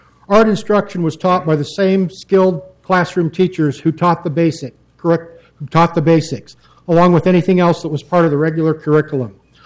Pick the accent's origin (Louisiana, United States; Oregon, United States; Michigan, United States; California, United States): Oregon, United States; Portland; Northeast Portland. I was born and raised in Portland. I've lived here all my life.